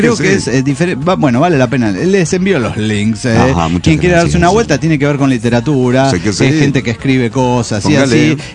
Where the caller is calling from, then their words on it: Cochabamba, Bolivia; Saludos desde Cochabamba.